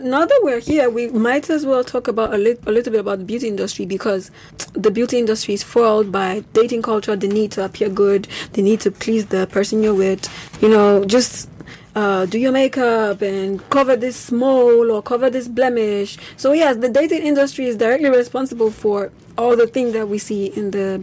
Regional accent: Nigeria; especially because I'm from Nigeria, so lots of my friends are long distance.

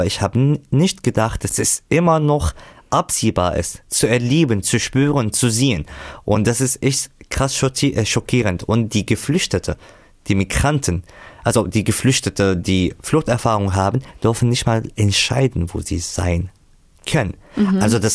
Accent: Syria; German is a second language; now in Germany; Ich komme aus Syrien, ich habe die Sprache hier gelernt, ich habe hier Ausbildung absolviert

